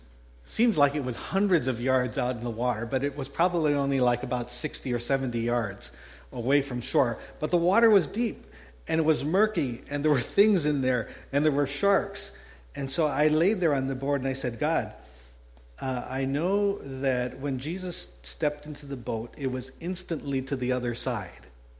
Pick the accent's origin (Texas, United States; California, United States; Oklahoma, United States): Texas, United States; accent: Texas; sorry, my Texas accent, off of Galveston regularly